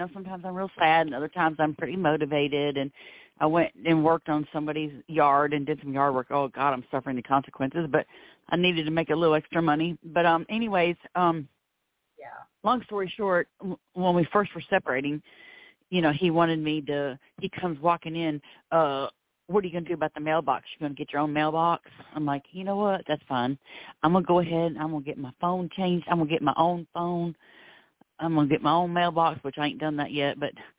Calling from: Florida, United States; I'm the one from Florida with the man that's the addiction.

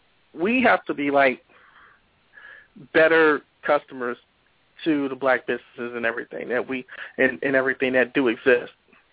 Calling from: Chicago, Illinois, United States; Yeah, Sally, I'm calling in from Chicago.

